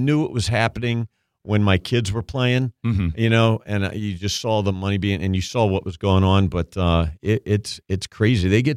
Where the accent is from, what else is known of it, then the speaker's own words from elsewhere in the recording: Washington, District of Columbia, United States; I'm from Washington, D.C., grew up there, went to school there.